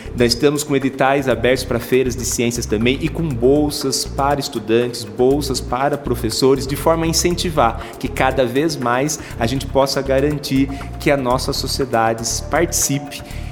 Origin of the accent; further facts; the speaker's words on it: Santos, São Paulo, Brazil; Eu sou de Santos.